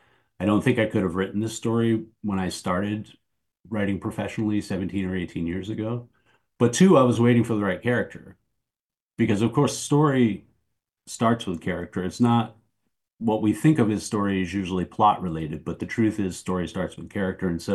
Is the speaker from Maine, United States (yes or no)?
yes; Waterville, Maine, United States; I mean it literally because I grew up in Waterville